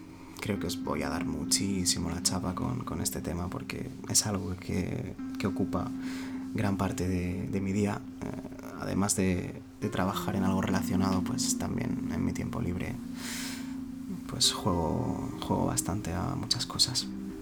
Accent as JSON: {"language": "Spanish", "region": "Asturias", "country": "Spain", "tie": "born there", "lives_now": "Madrid, Spain", "said": "Y bueno, nací en Asturias por primera vez y ahora intento sobrevivir en Madrid. Tengo 30 años"}